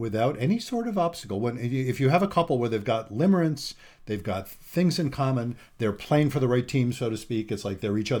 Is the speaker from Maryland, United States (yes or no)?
no; Vermont, United States; those of you who don't know, we're from Vermont.